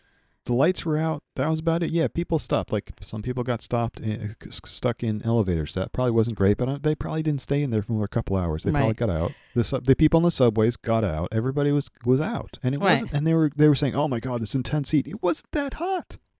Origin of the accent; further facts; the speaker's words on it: New York, United States; On the east side? I was saying the east side. I'm a New Yorker.